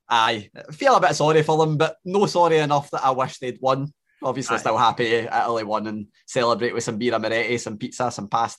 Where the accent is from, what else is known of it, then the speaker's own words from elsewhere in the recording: Scotland, United Kingdom; born there; It's in my blood. I mean, we're born here.